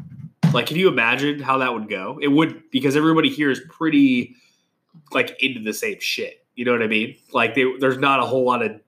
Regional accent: England, United Kingdom; I'm white English Saxon.

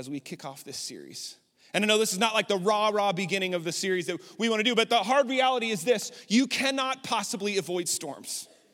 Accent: Lubbock, Texas, United States; now in Abilene, United States; I grew up in Lubbock, so we had tornadoes quite a bit.

